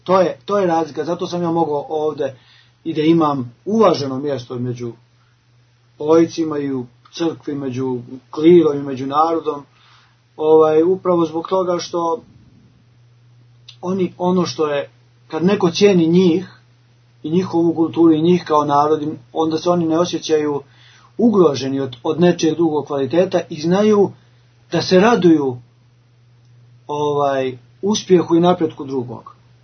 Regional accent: Serbia; now in Greece; mogu kao Srbin u velikim hramovima sam ovdje služio kao protopsalt

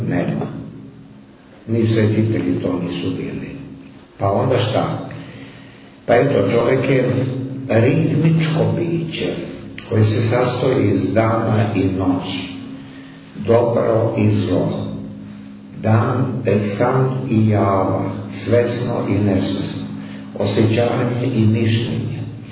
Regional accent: Belgrade, Serbia; kuća bila tradicionalno religiozna, mi smo iz Beograda i otac i majka i ja.

